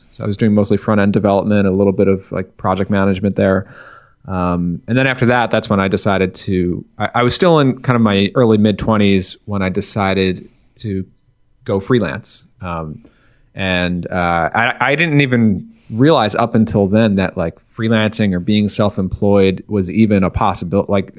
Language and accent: English; Long Island, New York, United States; I grew up in Long Island, New York, which is about, I lived about 45 minutes east of New York City for most of my young life.